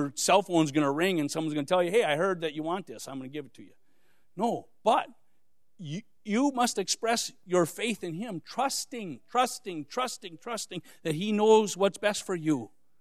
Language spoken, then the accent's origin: English; Wisconsin, United States; Midwestern kid from Wisconsin. And I think Wisconsin's different than the rest of the Midwest, by the way. But I'm from Wisconsin.